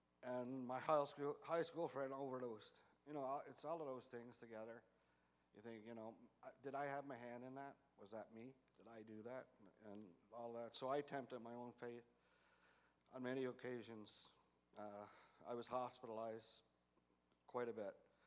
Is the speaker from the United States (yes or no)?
no; Cape Breton, Nova Scotia, Canada; I'm from Cape Breton, Nova Scotia. It was a small mining and fishing community. We didn't have much back then, but we had lots of fun.